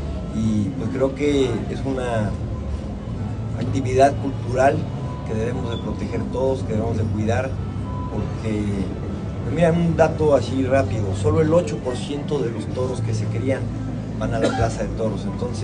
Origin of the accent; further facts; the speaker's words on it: Mexico; es parte de nuestra tradición como mexicanos.